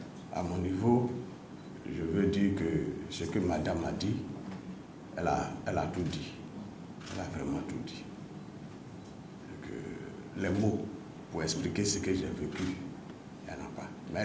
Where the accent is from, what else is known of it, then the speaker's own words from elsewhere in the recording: Sakassou, Vallée du Bandama, Côte d’Ivoire; Non, non, je suis de Sakasso.